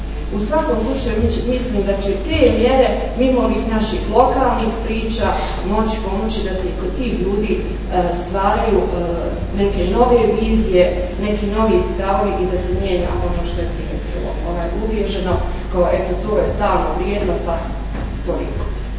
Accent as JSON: {"language": "Bosnian", "country": "Bosnia & Herzegovina", "said": "i kao Bosanka Hercegovka, i sve ostalo."}